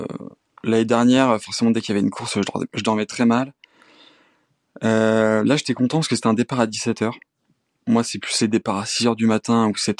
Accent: Réunion, France; Alors que, ouais, quand on est de la Réunion, moi, c'est que des escaliers, hein.

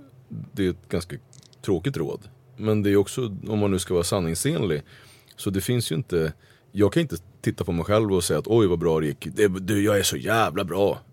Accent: Gottsunda, Uppsala County, Sweden; Jag kom bort ifrån Gottsunda helt enkelt. Och det var ju min räddning. Och under långa perioder så åkte jag tillbaka till Gottsunda

